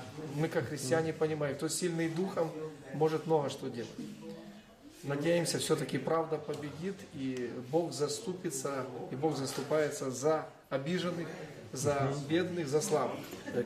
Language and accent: Russian; Ukraine; Они ж не смотрят, кто я. Я украинец, но паспорт гражданин другой страны.